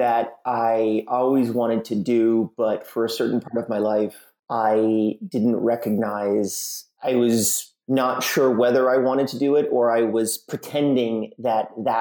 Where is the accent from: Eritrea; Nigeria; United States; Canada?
Canada; And our advantage in the market is I'm Canadian, so it's very cold here.